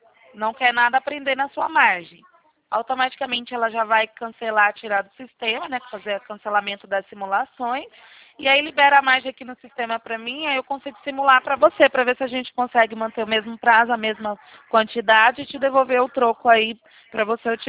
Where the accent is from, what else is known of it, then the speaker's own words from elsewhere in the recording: Campinas, São Paulo, Brazil; Eu sou aqui da cidade de Campinas.